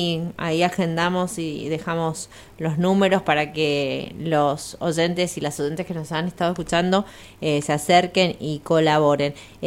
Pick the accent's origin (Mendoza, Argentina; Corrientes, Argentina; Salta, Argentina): Mendoza, Argentina; Maipú; De Maipú, de Mendoza, somos todos mendocinos y después somos todos argentinos